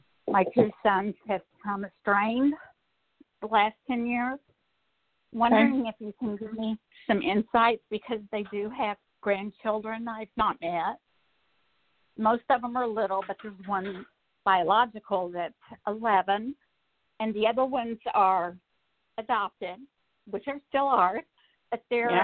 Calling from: New York, United States; I'm from New York.

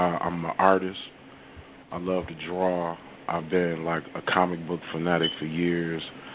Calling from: Milwaukee, Wisconsin, United States; I'm calling from Milwaukee. Yeah, yes, ma'am. Milwaukee, Wisconsin.

